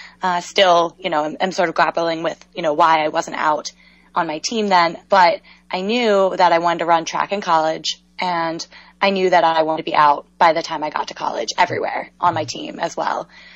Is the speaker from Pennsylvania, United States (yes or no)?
yes; Pennsylvania, United States; So I'm from Pennsylvania, okay. Pennsylvania native, Philly suburbs. It's called Bucks County.